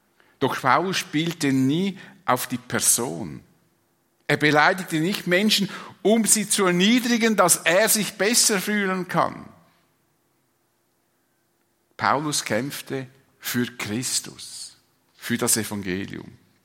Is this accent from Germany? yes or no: no; Switzerland; Das widerstrebt uns ja zutiefst als Schweizer, wie wir erzogen sind.